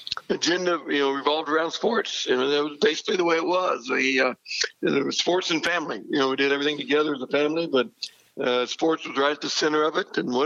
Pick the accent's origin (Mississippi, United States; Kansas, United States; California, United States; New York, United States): Kansas, United States; Silver Lake; kind of three brothers that still live in that area, and all the nephews and nieces, and it was an ideal, you know, growing up opportunity.